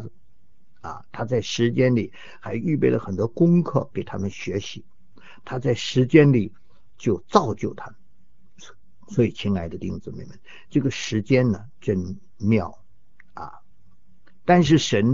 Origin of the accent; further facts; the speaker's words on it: China; 我们中国人说日久见人心